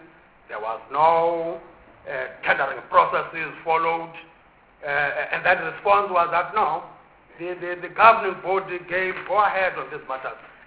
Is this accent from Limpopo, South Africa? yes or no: no; Gauteng, South Africa; I'm saying here, yeah, because I'm from Gauteng, particular in Gauteng, where I come from